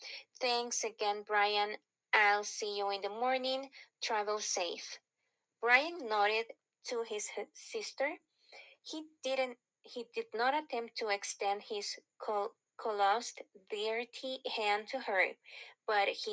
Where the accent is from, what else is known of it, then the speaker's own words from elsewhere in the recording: El Salvador; I'm from El Salvador, and the capital of our country of my country is San Salvador. I also live in San Salvador, and my country is the smallest one in Central America.